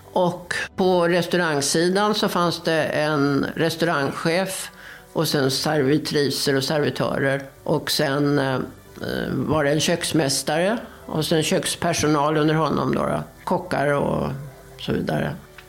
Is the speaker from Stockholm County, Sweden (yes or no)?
yes; Värmdö, Stockholm County, Sweden; now in Visby, Sweden; Nej, jag är från Stockholm, eller närmare bestämt från Värmdö utanför Stockholm. Så där har jag bott tills jag flyttade hit ner och började jobba med hotellet.